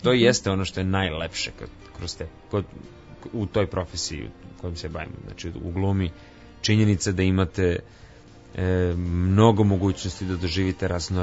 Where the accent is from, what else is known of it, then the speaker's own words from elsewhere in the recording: Greece; now in Serbia; Pa zato što sam odrastao dole, u Grčkoj.